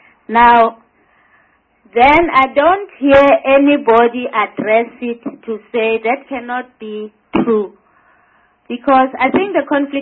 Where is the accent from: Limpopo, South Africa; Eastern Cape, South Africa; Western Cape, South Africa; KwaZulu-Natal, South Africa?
Limpopo, South Africa; And I can say, you know, when I think, since I come from Limpopo, a lot of the other stations are community radio stations.